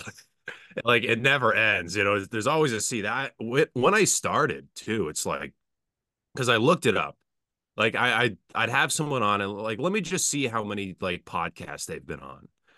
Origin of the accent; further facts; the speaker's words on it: Holliston, Massachusetts, United States; also born or lived in Framingham; Yeah, I was born in Framingham. I've been in Massachusetts my whole life. I've been here in Holliston.